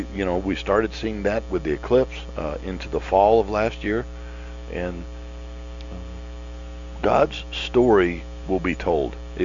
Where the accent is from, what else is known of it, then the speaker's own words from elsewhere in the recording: Florida, United States; now in North Florida, United States; Growing up in Central Florida, I remember it snowed in 1976, the year the country's bicentennial.